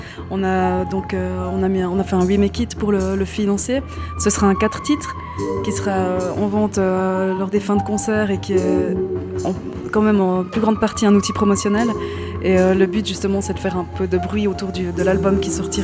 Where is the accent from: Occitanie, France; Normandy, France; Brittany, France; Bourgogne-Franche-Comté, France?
Bourgogne-Franche-Comté, France; je suis originaire du Jura.